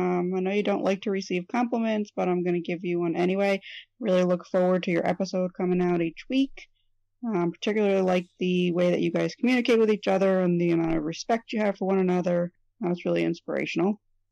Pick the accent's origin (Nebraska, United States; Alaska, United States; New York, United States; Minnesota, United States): New York, United States; I'm from the Capital Region in upstate New York